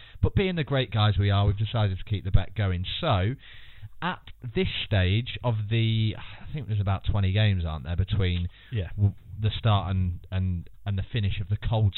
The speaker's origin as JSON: {"language": "English", "region": "England", "country": "United Kingdom", "said": "I, as an Englishman, would definitely choose to play for England"}